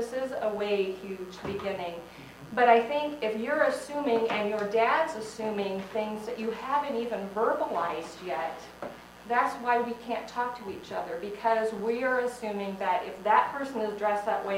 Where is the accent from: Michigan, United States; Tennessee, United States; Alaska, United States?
Michigan, United States; now in Iowa, United States; from Iowa also. Grew up in Michigan, lived in Iowa. We lived in Vegas, Phoenix, Tucson, back to Vegas, been over a 10-year period of time. Now we're back to Iowa